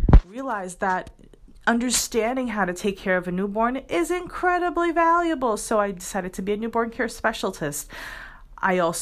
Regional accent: Boston, Massachusetts, United States; born there; also born or lived in Brazil; So in Brazil, which is my background, my parents are both Brazilian. I was born in Boston, so I have dual citizenship. And I had the privilege of living in two countries.

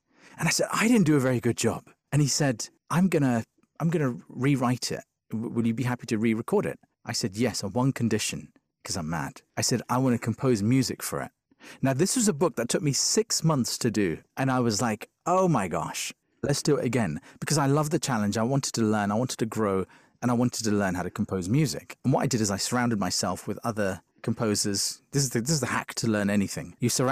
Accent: London, United Kingdom; we were raised in Shepherd's Bush in West London.

